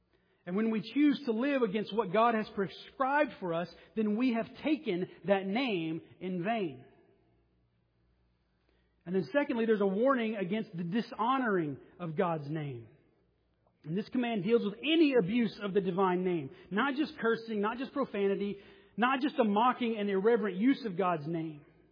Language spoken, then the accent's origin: English; the South, United States; Now, growing up in the South